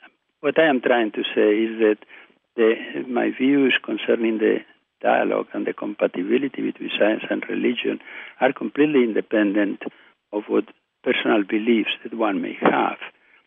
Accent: Spain; English is a second language; moved away as an adult; now in United States; I grew up in Franco's era, but I left Spain to study in New York at Columbia University in 1961.

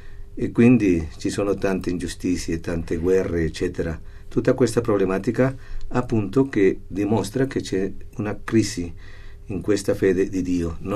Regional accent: Bogotá, Colombia; also born or lived in Rome; io vengo dalla Colombia, sono nato a Bogotà, ma sono stato qui a Roma parecchio tempo

